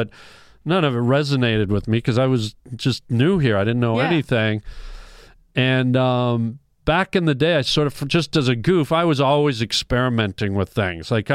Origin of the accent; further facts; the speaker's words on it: Canada; And I honestly, to be honest, as a Canadian and removed from this Hollywood world